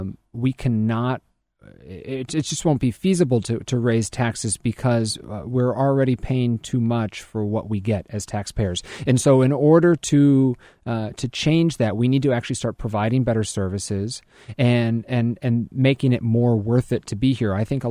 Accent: Chicago, Illinois, United States; I grew up in Chicago, as many people know, and my folks got divorced at a young age

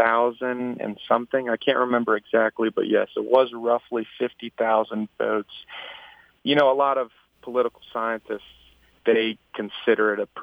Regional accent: Baton Rouge, Louisiana, United States; I come from Baton Rouge, Louisiana. I'm a graduate of LSU.

